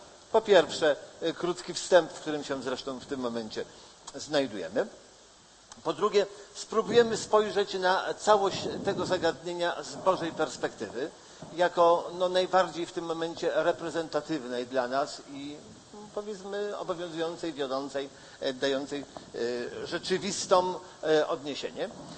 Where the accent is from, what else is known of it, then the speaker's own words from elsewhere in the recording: Pabianice, Łódź Voivodeship, Poland; pochodzimy z Pawianic, czyli te wszystkie rzeczy były